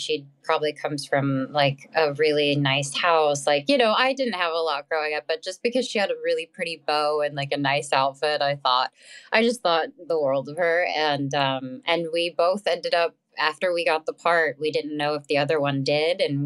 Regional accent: Texas, United States; Yeah, it really was. My family and I definitely didn't have the means to go to California

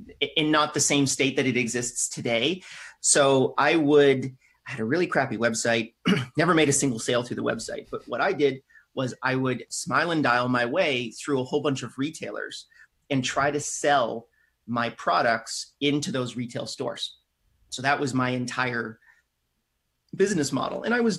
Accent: Canada; I'm Canadian.

